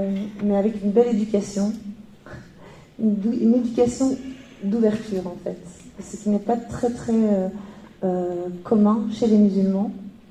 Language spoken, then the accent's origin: French; Belgium; moi je suis d'origine marocaine. J'ai vécu dans un quartier populaire ici en Belgique. Je suis née en Belgique.